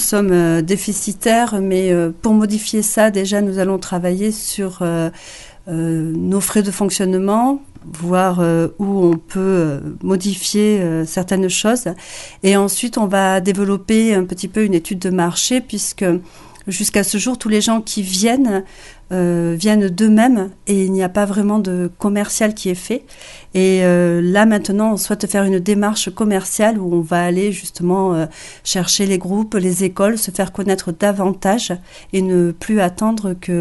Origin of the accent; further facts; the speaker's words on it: Bayonne, Nouvelle-Aquitaine, France; Alors, je suis native de Bayonne.